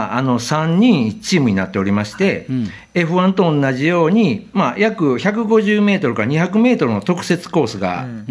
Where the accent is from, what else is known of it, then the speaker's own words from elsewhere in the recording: Kyotanabe, Kyoto, Japan; そうなんですよ、出身ですね。